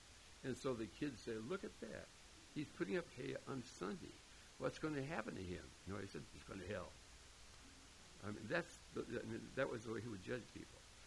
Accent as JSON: {"language": "English", "town": "Hinckley", "region": "Minnesota", "country": "United States", "tie": "born or raised there", "said": "As some of you remember, I grew up in Hinckley, Minnesota, where the men are men and pansies are flowers"}